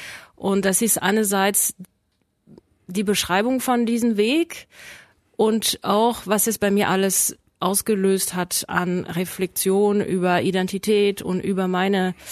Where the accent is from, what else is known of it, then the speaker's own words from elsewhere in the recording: Paris, Île-de-France, France; German is a second language; moved away as an adult; also born or lived in Netherlands; now in Germany; Also Frankreich ist mein Land, Paris ist meine Heimat. Noch mehr als Frankreich, würde ich sagen, Paris. Ich habe fast 12 Jahre in Holland gelebt